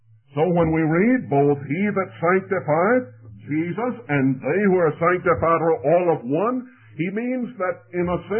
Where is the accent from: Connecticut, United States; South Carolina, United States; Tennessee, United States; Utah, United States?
South Carolina, United States; Charleston; I have a brother who lives in Charleston, South Carolina, my hometown.